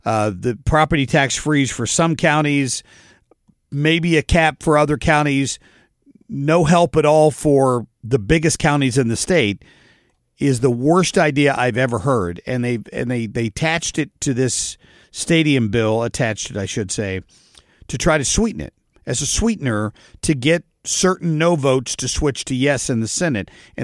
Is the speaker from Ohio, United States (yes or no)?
yes; Cincinnati, Ohio, United States; I grew up near Cincinnati. I was a long-suffering Bengals fan when I lived there.